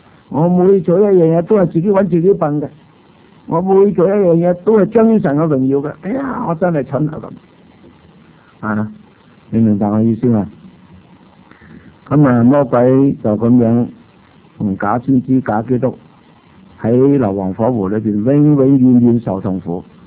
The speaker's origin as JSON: {"language": "Cantonese", "country": "China", "said": "我哋中国人古代拜天咧，呢个天代表神咧，系好合理嘅。"}